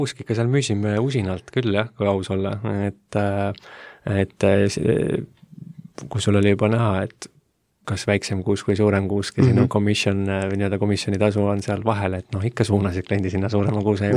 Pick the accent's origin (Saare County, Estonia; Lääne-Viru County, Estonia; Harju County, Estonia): Lääne-Viru County, Estonia; Esu; mulle meeldib siis öelda, et mina olen lihtne poiss Lääne-Virumaalt Esust.